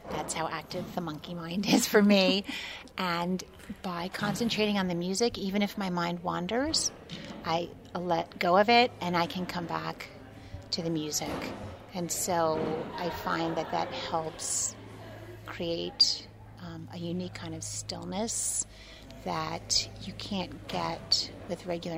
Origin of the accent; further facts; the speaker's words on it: Princeton, New Jersey, United States; I grew up in Princeton, and now I work at Princeton.